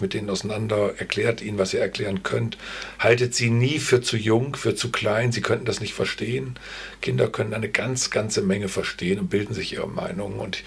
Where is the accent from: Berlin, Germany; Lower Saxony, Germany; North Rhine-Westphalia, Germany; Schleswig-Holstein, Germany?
Lower Saxony, Germany; Osnabrück; aber auch meine Heimatstadt Osnabrück, über die wir schon gesprochen haben, geprägt haben.